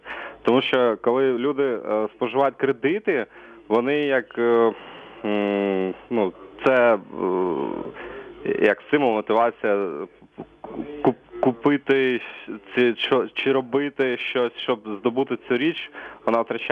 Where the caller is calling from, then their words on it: Kherson, Kherson Oblast, Ukraine